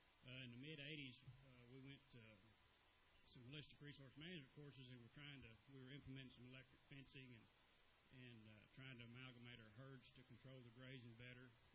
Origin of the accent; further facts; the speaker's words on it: Texas, United States; and I'm from Texas, and he's from Ohio, so I figured we qualified in that regard anyway.